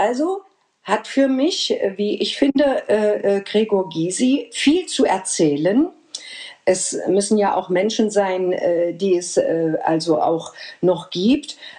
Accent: East Germany, Germany; weil es für mich zum Beispiel als Ostdeutsche

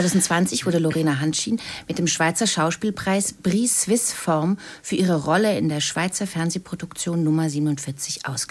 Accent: Cologne, North Rhine-Westphalia, Germany; ich komme aus Köln und habe 94 Abi gemacht, also kurz nach der Wende.

